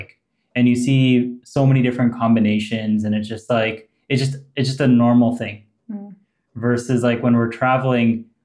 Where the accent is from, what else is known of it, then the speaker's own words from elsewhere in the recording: Canada; born there; And so it's like, I was born here. Like, I have heritage from India, but it's like, it's really hard